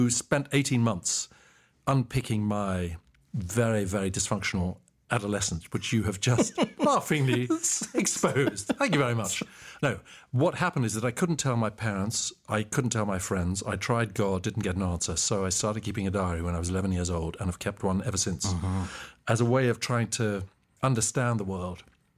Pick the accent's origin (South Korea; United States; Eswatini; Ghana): Eswatini; Mbabane, Hhohho; I was born and raised in Mbabane, Swaziland, which has now changed its name to Eswatini, which is the smallest country in the southern hemisphere. It's wedged between Mozambique and South Africa, in Southeast Africa.